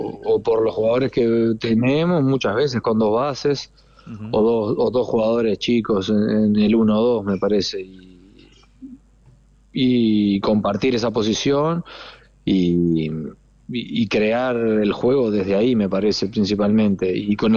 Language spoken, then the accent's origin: Spanish; Uruguay; now in Europe; con lo que viene pasando desde que salí de Uruguay